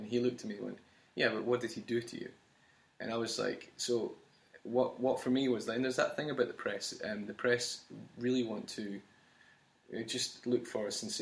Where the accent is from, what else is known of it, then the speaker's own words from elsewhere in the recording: Scotland, United Kingdom; I'm a survivor and I'm also Scottish.